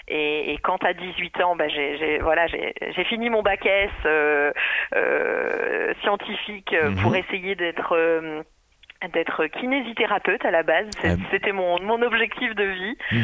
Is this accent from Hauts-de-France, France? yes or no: yes; Hauts-de-France, France; puisque je viens de Picardie moi à la base, du 02.